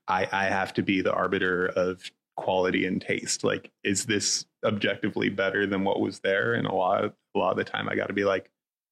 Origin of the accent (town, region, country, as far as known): Wasilla, Alaska, United States; born or raised there